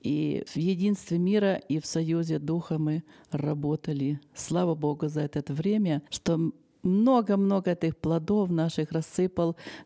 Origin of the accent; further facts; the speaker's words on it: Ukraine; Russian is a second language; Да, я с Украины, я директор музыкального центра, я уже говорила, в Украине, в городе Луцке. Я извиняюсь, что я плохо разговариваю так по-русски, но я стараюсь.